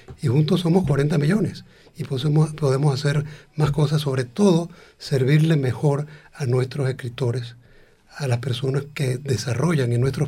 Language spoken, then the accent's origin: Spanish; Panama; Pero yo sí me siento muy centroamericano, uh-huh, cuando salgo de Panamá y voy a Costa Rica o voy a Guatemala